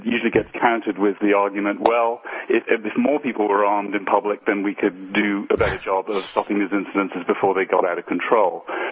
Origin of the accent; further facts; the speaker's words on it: United Kingdom; as a Brit, I'm old enough to remember when Clockwork Orange, the Stanley Kubrick movie came out